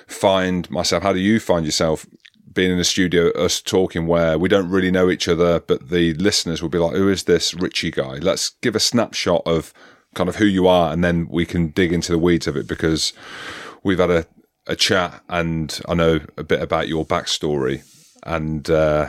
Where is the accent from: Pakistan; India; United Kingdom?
United Kingdom; Hereford, West Midlands; born there; I sit here with a hybrid accent, but we travelled. I was born just outside of Hereford, albeit I was registered in Swindon. So if you were to Wikipedia me, it says I was born in Swindon.